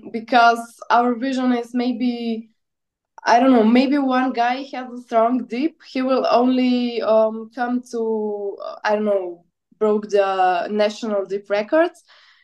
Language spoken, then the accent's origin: English; Slovenia; I'm from Slovenia. It's a small Balkan country.